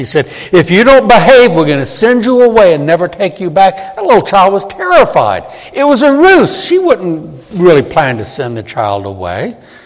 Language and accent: English; Louisiana, United States; I'm from southern Louisiana, but I'm not a Cajun.